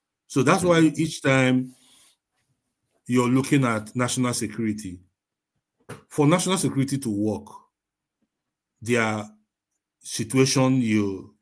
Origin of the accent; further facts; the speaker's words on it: Nigeria; I'm not saying it because I'm a Nigerian